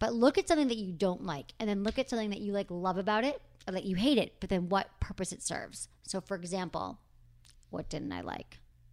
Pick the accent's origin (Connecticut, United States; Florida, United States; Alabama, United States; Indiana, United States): Connecticut, United States; I'm 19 from Connecticut, and I have a boyfriend who's from New York.